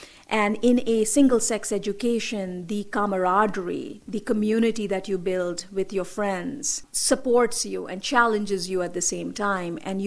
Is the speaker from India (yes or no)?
yes; North India, India; now in United States; So growing up in India, it was a very gendered society. I grew up in the north.